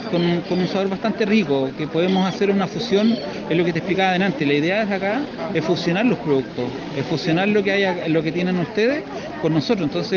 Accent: Mariquina, Los Ríos, Chile; yo vengo desde Chile, específicamente región de Los Ríos, ¿ya? Y de la comuna de Mariquina.

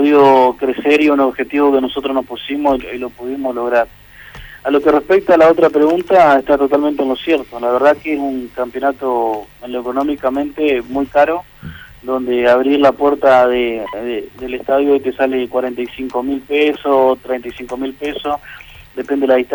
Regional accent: San Agustín, Argentina; Yo soy de San Agustín, sí.

